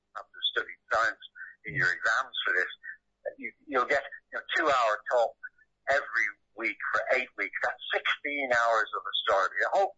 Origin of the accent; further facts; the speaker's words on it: Ireland; We're Irish. We had the biggest telescope in the world, and around the time of the famine, people came from all over the world to Ireland to do astronomy.